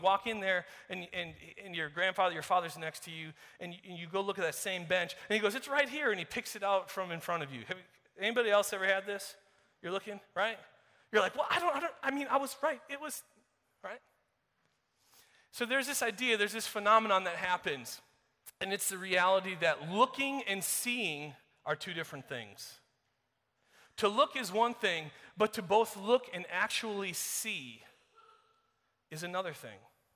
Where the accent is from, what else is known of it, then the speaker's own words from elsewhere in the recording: Wisconsin, United States; You guys know that I'm from Wisconsin.